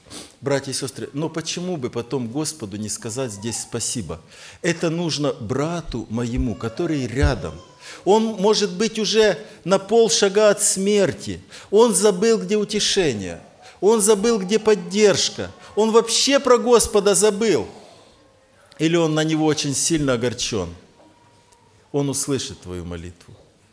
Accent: Myrhorod, Poltava Oblast, Ukraine; Ну, вы же знаете, что я из Миргорода, да?

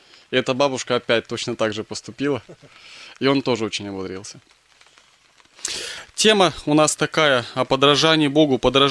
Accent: Surgut, Khanty-Mansi Autonomous Okrug, Russia; now in Balakovo, Russia; Родом я из Сургута. Сургут, Ханты-Мансийский округ, Тюменская область, с севера. И приблизительно, по-моему, в 2008 году братья так определили, мы переехали с семьей на служение в город Балаково, в Саратовскую область.

